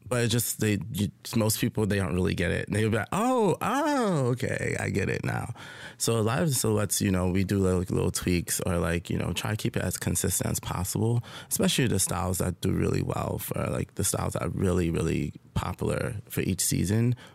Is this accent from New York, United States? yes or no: yes; Brooklyn, New York, United States; growing up in Brooklyn, it's more of like either you're a rapper or a singer or you're a basketball player or a doctor.